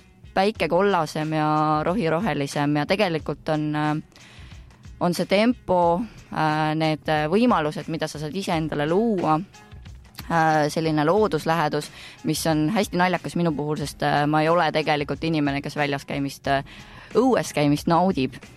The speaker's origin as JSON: {"language": "Estonian", "town": "Saku", "region": "Harju County", "country": "Estonia", "tie": "born or raised there", "also_born_or_lived": "Rapla Parish", "moved": "as an adult", "said": "Ma olen tegelikult Saku tüdruk, enamus elust elanud Sakus, õppinud, kasvanud. Siis kui ma täisealiseks sain, siis tõi elu mind juba Raplamaale"}